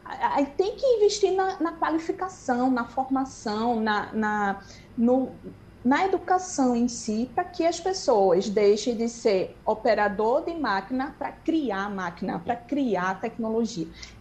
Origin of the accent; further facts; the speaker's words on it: Brazil; Wagner, eu sou brasileira, não desisto nunca.